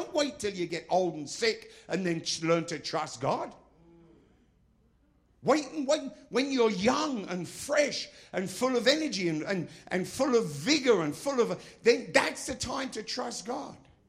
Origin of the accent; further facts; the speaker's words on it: England, United Kingdom; as an Englishman, as a Brit, I'm obviously not exactly ashamed of our history.